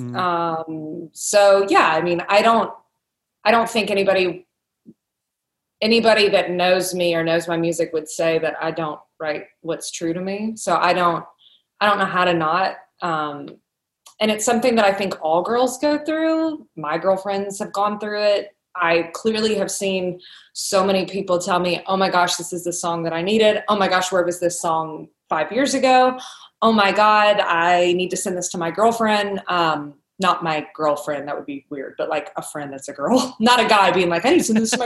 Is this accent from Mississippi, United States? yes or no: no; Kentucky, United States; When I was growing up in Kentucky, everybody knew me as, you know, I was involved in school and loved school, but I was the singer.